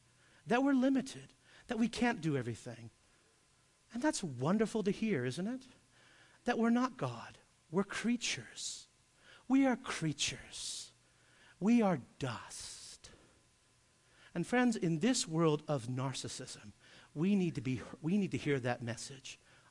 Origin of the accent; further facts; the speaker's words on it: United States; I know we don't do that as American men, right?